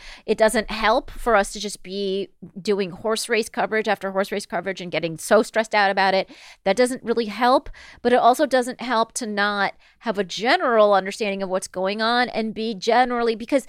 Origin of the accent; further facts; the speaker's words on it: Palm Springs, California, United States; his like you know his little victory speech was in adjacent to my hometown. I grew up in Palm Springs, and he I guess lives in Palm Desert.